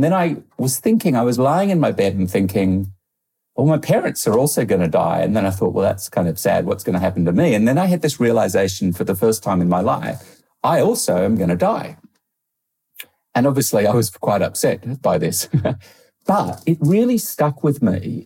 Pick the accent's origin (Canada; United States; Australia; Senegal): Australia; I found as sort of growing up in Australia, English people are kind of quite soft in a lovely way and eccentric.